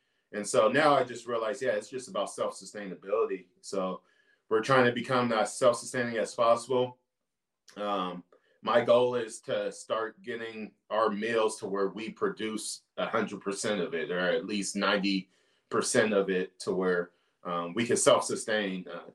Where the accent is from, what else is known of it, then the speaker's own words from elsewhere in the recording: California, United States; I grew up in Northern California. My family's thing was sports.